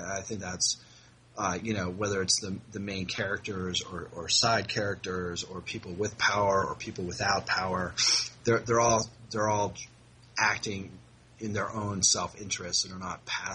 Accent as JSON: {"language": "English", "town": "Syracuse", "region": "New York", "country": "United States", "tie": "born or raised there", "said": "I grew up in Syracuse, which is a very sort of ethnically diverse city, and a lot of people from Eastern Europe and different Eastern European countries."}